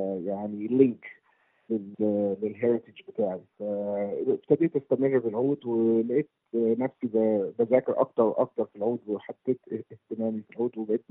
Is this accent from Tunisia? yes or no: no; Australia; also born or lived in Egypt; now in London, United Kingdom; أنا اتولدت في مصر وأهلي جم هنا وأنا عندي سنتين، فمتربي هنا وأسترالي مصري، يعني أكتر وقت قضيته في بلد تانية كان أستراليا، بس دلوقتي عايش في لندن.